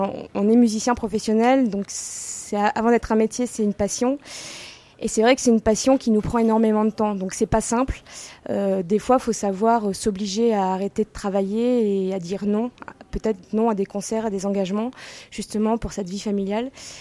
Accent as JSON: {"language": "French", "town": "Nancy", "region": "Grand Est", "country": "France", "said": "Alors moi, je suis originaire de Nancy, et donc c'est quand même pas la porte à côté."}